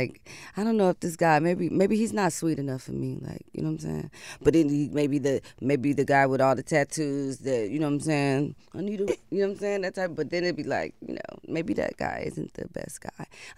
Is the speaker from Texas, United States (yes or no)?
no; Oakland, California, United States; I'm just like, I'm from Oakland.